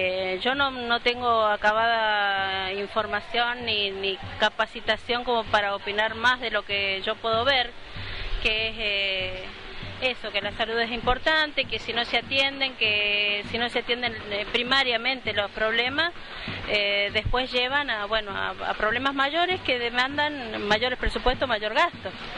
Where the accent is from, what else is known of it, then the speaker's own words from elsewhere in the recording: Río Negro, Argentina; no vivo acá en Buenos Aires, soy de Río Negro